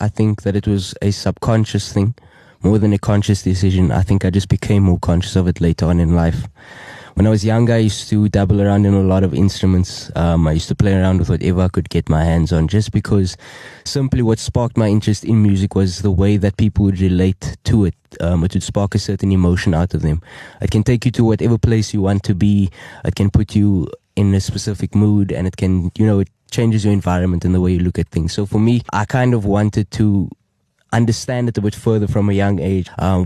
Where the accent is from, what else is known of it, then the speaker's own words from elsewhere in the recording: Cape Town, Western Cape, South Africa; I'm from around the corner, Cape Town, South Africa. I grew up in Cape Town, around the southern suburbs, Wynberg area, spent majority of my life and my childhood around that area.